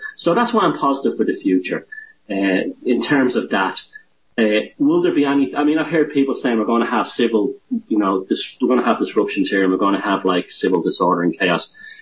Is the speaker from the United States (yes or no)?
no; Ireland; And there are, being Irish, there are factions within that too, unfortunately. You know, it's just the nature of our culture, whatever, you know.